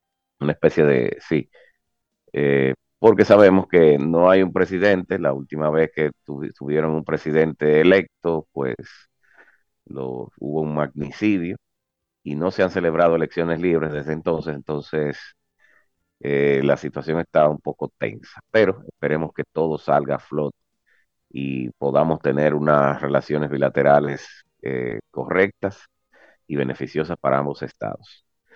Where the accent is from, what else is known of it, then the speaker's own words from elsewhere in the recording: Dominican Republic; a nosotros como dominicanos y a cualquier país